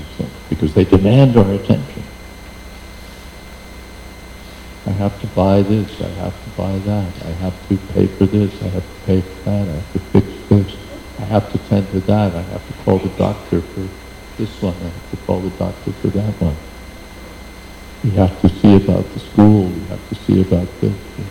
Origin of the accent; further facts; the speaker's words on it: United States; And, you know, as an American, I had this picture that there's always somebody from the KGB following all the citizens